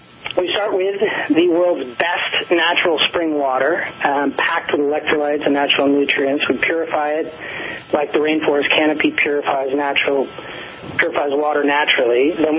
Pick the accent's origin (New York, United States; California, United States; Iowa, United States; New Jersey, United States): California, United States; I grew up in Marin County, California, just north of San Francisco